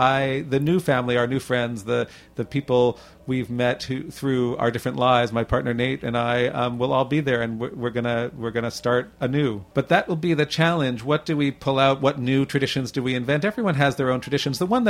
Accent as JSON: {"language": "English", "town": "Toronto", "region": "Ontario", "country": "Canada", "tie": "born or raised there", "said": "I grew up in Toronto, which is a city with a lot of Jews, but the culture of the city isn't as Jewish as it is here."}